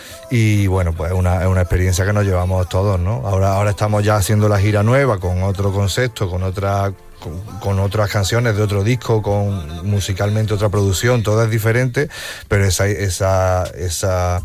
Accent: Córdoba, Andalusia, Spain; Que es Córdoba, yo soy de Córdoba.

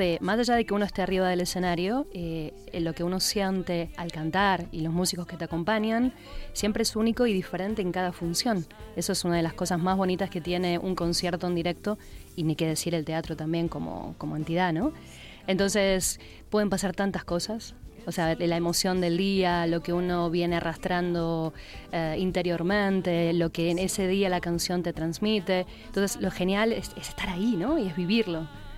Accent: Buenos Aires, Argentina; born there; porteño la gente que nacimos ahí en Capital

